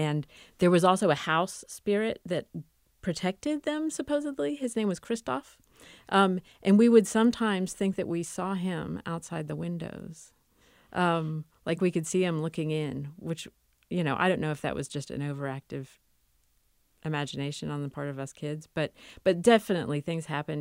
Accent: Goldsboro, North Carolina, United States; also born or lived in Charlotte; I was born in Charlotte. I don't remember living there at all. My first memories are of moving to Goldsboro.

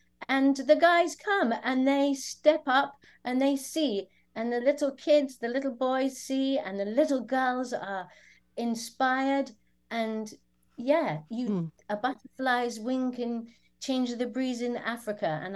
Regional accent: England, United Kingdom; I'm from England. I traveled all over the world.

